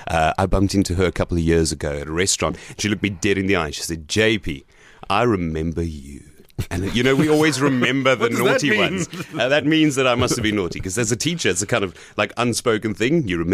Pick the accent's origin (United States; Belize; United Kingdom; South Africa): South Africa; Gqeberha, Eastern Cape; Right, so I am here from PE. I grew up in PE mostly. And I say mostly because I was thrown around quite a bit. So I went to Greenwood Primary School up until grade 3 here in Gqeberha.